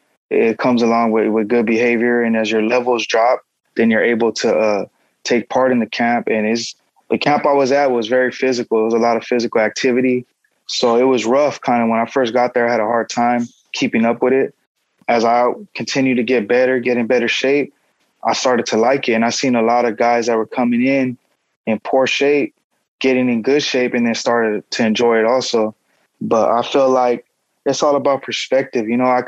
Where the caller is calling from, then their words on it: San Bernardino, California, United States; I'm calling from San Bernardino, California, and I am a firefighter.